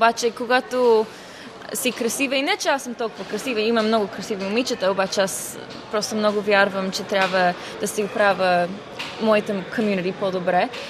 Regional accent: United States; когато израснах в Штатите, родителите ми и баба и дядо винаги ми казваха

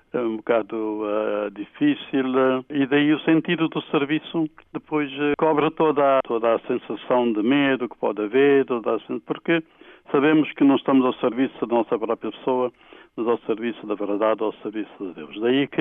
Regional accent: Santiago, Cape Verde; logo encaminhei-me para a minha diocese, a minha terra

